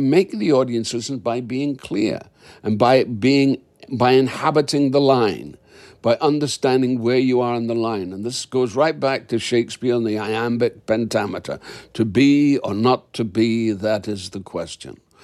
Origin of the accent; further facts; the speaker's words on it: Scotland, United Kingdom; I'm a Scot, so English films didn't mean anything to me.